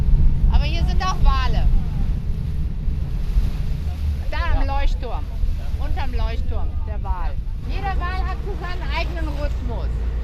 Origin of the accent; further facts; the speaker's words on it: Germany; Ich komme aus Deutschland, aber mein Mann kommt hier aus Madeira